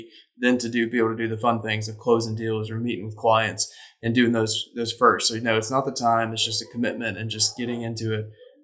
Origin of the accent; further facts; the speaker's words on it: Tuscaloosa, Alabama, United States; I've lost connection with him because I'm from Tuscaloosa